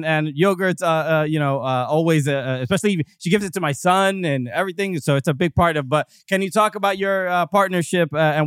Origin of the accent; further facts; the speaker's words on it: New York, United States; also born or lived in New Jersey; We grew up in New York and New Jersey